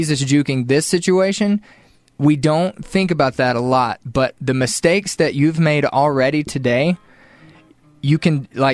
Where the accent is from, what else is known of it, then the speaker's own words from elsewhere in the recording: Mississippi, United States; I don't have any of those. I'm from Mississippi.